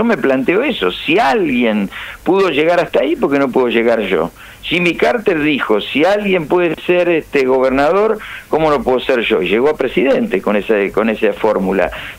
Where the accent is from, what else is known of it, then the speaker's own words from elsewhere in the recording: Rosario, Santa Fe, Argentina; Viví toda mi vida en Arroyito, ahora vivo en el centro.